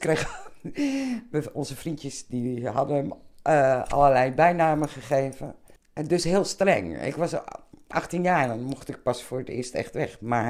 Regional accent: Vlissingen, Zeeland, Netherlands; born there; Ik ben in Vlissingen geboren. Een papa en mama en een jonger zusje.

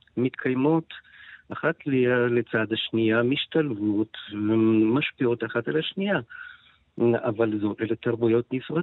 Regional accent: Zhytomyr, Zhytomyr Oblast, Ukraine; moved away as an adult; now in Israel; עליתי ב-1990 בדיוק, עליתי עד גיל 18, בעצם גדלתי בז'יטומיר, וכן, למדתי אוקראינית וספרות אוקראינית, גרתי בקרב חברים אוקראינים

